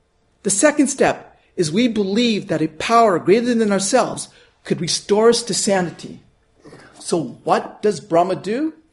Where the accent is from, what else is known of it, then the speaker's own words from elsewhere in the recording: United States; born there; I'm an Indian descent, but I was born in America, so I have two cultures going with me.